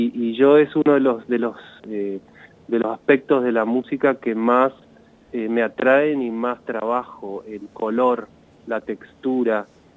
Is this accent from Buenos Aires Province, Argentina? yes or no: no; Chaco, Argentina; mi propia identidad, ¿no? Como argentino, chaqueño